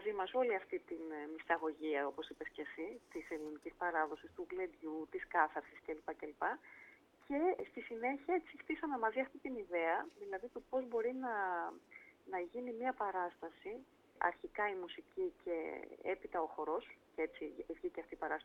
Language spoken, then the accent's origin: Greek; Kerasovo, Epirus, Greece; Κατάγομαι από την Ήπειρο και ιδιαίτερη καταγωγή από το χωριό Κεράσοβο